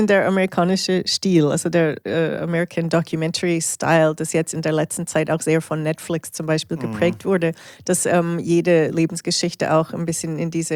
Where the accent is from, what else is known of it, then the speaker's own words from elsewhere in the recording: Canada; now in Switzerland; Also als in der Schweiz lebende Kanadierin.